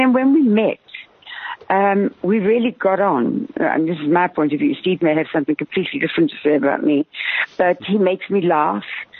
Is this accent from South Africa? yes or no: yes; South Africa; Yeah, I'm South African.